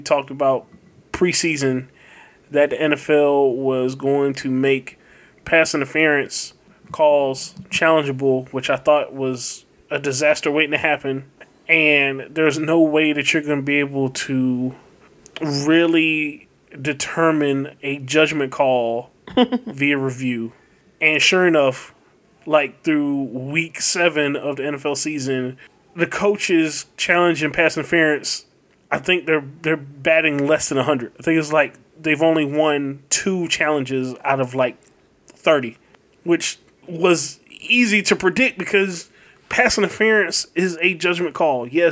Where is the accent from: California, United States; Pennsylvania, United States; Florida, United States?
Florida, United States; Jacksonville; Jalen Ramsey is no longer a part of my hometown Jacksonville Jaguars.